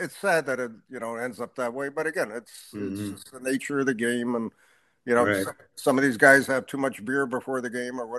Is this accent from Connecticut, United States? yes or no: yes; Connecticut, United States; And my comments again, growing up in Connecticut and going to games in the old Schaefer Stadium in New England